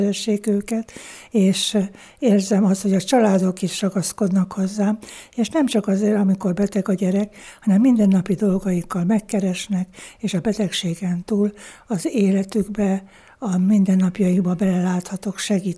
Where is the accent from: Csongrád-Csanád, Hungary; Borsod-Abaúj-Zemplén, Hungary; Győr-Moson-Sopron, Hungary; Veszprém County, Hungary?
Borsod-Abaúj-Zemplén, Hungary; Miskolc; Itt születtem, gyerekkoromat, óvodáimat már itt kezdtem, Miskolc-Beletes származom, az egy nagy kulturális központ volt már akkor.